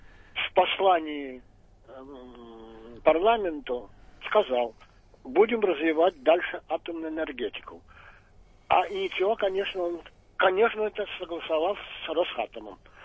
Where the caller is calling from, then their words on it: Moscow, Russia; из Москвы.